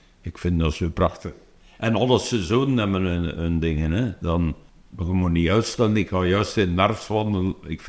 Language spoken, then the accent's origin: Dutch; Lennik, Flemish Brabant, Belgium; geboren en getogen in Lennik.